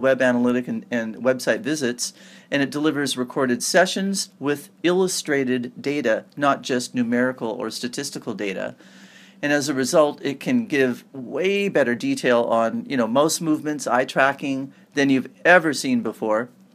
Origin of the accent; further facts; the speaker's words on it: Palos Verdes, California, United States; I grew up in Palos Verdes in Southern California.